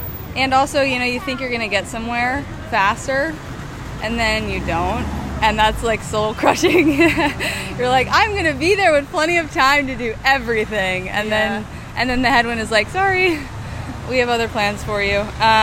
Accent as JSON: {"language": "English", "country": "United States", "said": "I'm American, the bigger the better"}